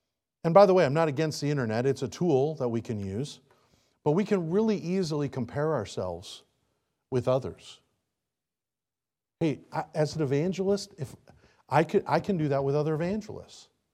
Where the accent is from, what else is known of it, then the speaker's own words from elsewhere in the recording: Michigan, United States; So up in Michigan, I was born and raised in Michigan. Please don't hold it against me.